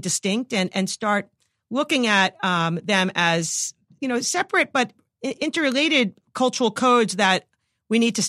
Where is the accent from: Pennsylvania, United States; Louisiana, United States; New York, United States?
New York, United States; And, you know, I'm a New Yorker. I'm flipping people off all the time.